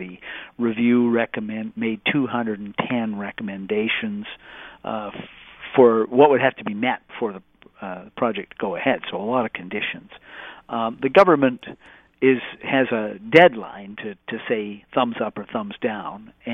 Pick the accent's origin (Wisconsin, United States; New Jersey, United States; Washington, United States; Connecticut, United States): Washington, United States; Seattle; I'm going to sound like a traitor to my hometown for saying this, but listen, what prompted this in the first place, let us recall, was some news coverage down there, started by Joel Connolly of the Seattle Post-Intelligencer